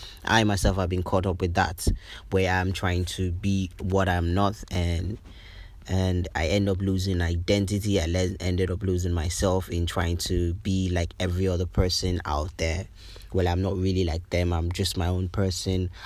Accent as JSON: {"language": "English", "country": "Nigeria", "said": "Nigerian Youth, a podcast channel where we talk about everything, mental health, and how being a Nigerian can be really stressful and eventful at the same time."}